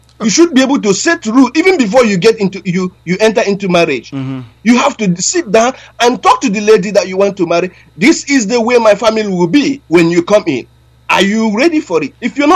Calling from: Wellington, New Zealand; I'm calling you from New Zealand. Wellington.

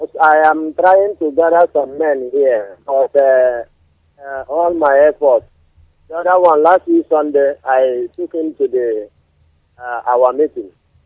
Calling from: Aba, Abia, Nigeria; I'm calling from Aba.

